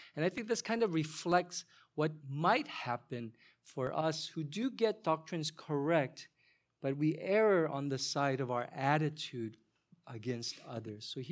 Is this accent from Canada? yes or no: no; South Korea; now in United States; But growing up in Korea, I remember watching the cartoons Mighty Mouse. When I came to the States, I was introduced to Super Friends.